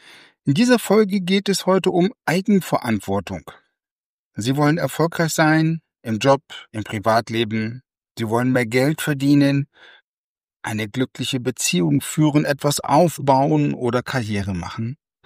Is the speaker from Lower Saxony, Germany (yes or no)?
yes; Osnabrück, Lower Saxony, Germany; also born or lived in Munich; Und ich bin vor einigen Jahren aus meinem geliebten München, ja, nach 22 Jahren, wieder in meine Heimatstadt Osnabrück-Bransche gezogen.